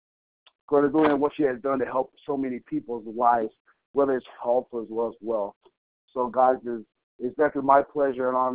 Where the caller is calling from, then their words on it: Dallas, Texas, United States; I'm actually calling from Dallas, Texas.